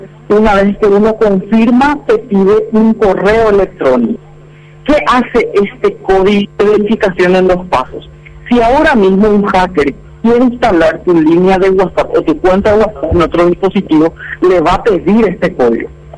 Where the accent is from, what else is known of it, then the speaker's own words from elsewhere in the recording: Encarnación, Itapúa, Paraguay; De Encarnación, de la ciudad de Encarnación.